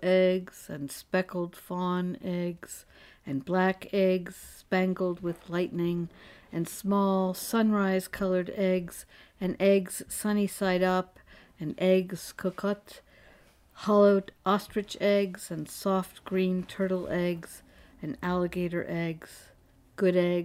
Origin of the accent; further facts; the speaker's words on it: Cleveland, Ohio, United States; you should know I come from Cleveland, or a small town south thereof